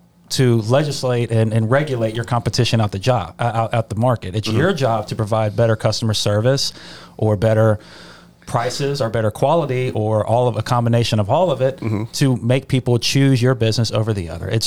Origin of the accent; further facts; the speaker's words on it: Ocean Springs, Mississippi, United States; Now, obviously, I'm from Ocean Springs, and Ocean still Springs isn't New Orleans.